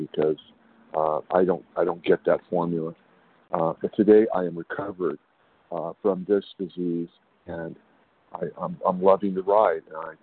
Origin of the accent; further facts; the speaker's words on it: California, United States; I'm from California.